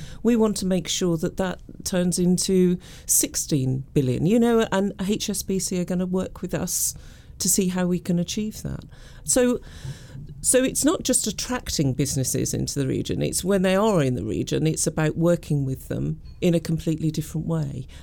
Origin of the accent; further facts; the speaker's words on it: Birmingham, West Midlands, United Kingdom; being a Brummie and looking at how the city and the region has changed over the past 25 years or so has been quite phenomenal and really, really exciting.